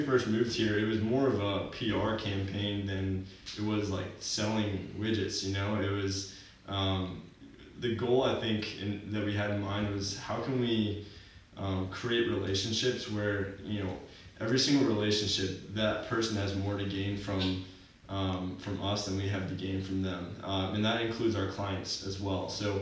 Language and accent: English; Virginia, United States; We're both from Virginia.